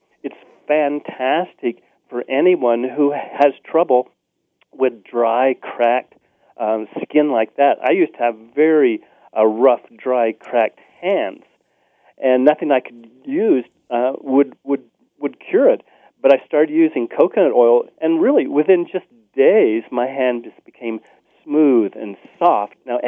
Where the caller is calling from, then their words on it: Colorado, United States; I'm calling from Colorado.